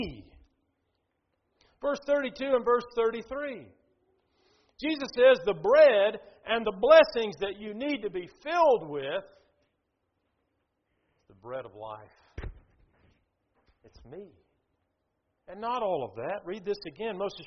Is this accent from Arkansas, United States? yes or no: no; Atlanta, Georgia, United States; I grew up in Atlanta, Georgia. That's kind of where I spent my childhood. And my dad preached in downtown Atlanta, inner city work that we had there.